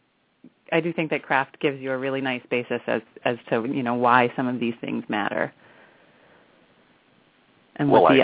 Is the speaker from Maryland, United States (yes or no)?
no; Maine, United States; So I grew up in Maine, and I decided that I wanted something really different for college